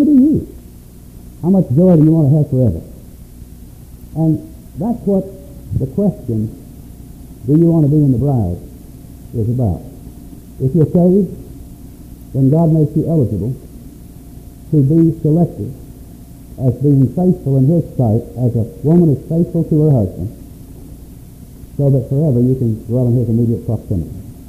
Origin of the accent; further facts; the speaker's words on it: Augusta, Arkansas, United States; born there; I was born in the Bible Belt in Augusta, Arkansas.